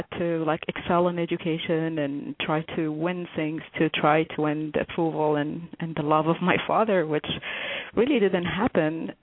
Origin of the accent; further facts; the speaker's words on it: United States; I am American, and I am a woman, and I am equal to men